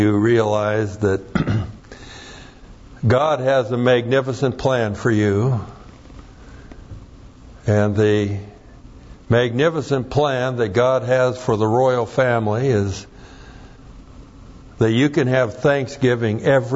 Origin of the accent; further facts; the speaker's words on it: Pacific Northwest, United States; I'm from the Northwest. We went trout fishing all the time, but didn't even know what a striped bass was.